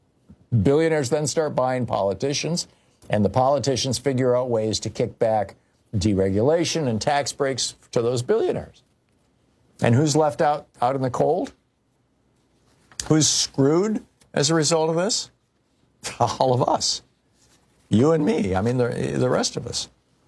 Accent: Michigan, United States; I grew up in Michigan. We had tornadoes every single summer.

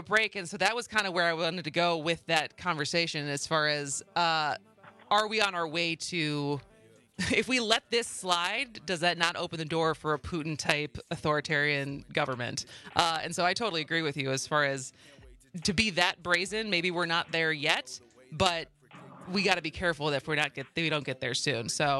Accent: Madison, Wisconsin, United States; Because I grew up in Madison, and it's a lot more humid in Madison than it is in Milwaukee, no matter what.

